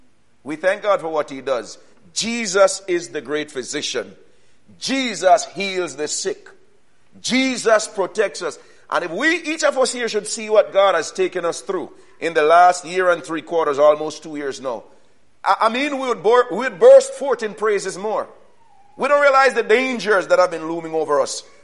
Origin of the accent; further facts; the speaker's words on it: Jamaica; I mean, I grew up in Jamaica where mosquitoes have been biting me since I was born.